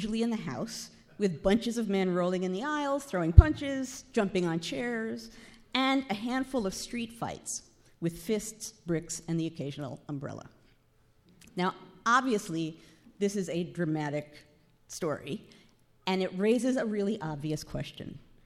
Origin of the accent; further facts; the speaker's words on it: Yorktown Heights, New York, United States; I grew up in Yorktown Heights.